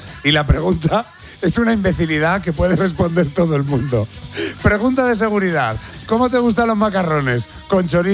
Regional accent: Salamanca, Castile and León, Spain; Yo soy como soy de Salamanca, pues soy como un cerdo, ¿no?

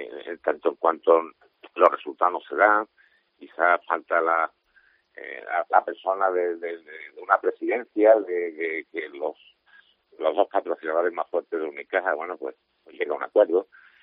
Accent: Torre del Mar, Andalusia, Spain; Yo soy de Torre del Mar.

